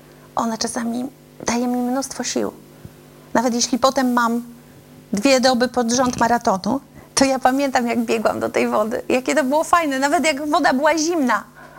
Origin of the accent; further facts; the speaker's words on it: Gdańsk, Pomeranian Voivodeship, Poland; Pochodzę w ogóle z Gdańska, już tam nie mieszkam.